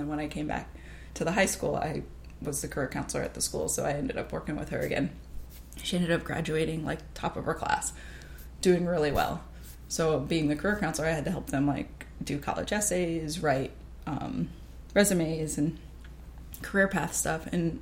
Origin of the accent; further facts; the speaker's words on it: Trumbull, Connecticut, United States; I know, like, I mean, we grew up in Trumbull.